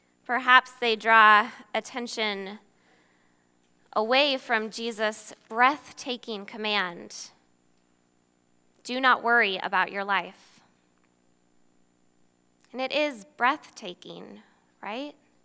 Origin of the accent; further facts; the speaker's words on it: Naperville, Illinois, United States; And I grew up here in Naperville. I'm a thoroughly suburban girl through and through.